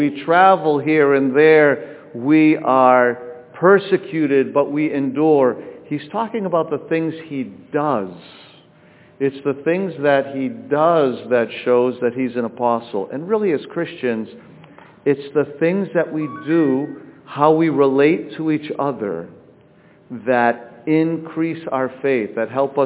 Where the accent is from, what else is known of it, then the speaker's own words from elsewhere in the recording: Boston, Massachusetts, United States; also born or lived in Louisville; but where I was in Louisville or where I grew up in Boston, it gets cold.